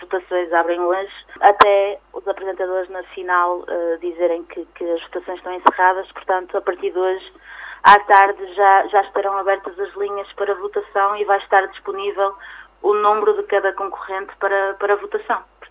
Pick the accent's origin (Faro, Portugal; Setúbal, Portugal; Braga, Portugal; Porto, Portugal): Braga, Portugal; Barcelos; eu sinto sempre que sou de Barcelos e que não tenciono ir para Lisboa viver.